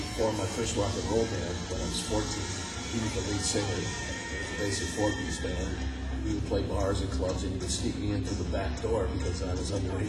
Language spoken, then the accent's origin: English; Cleveland, Ohio, United States; I was on my way back to my hometown, Cleveland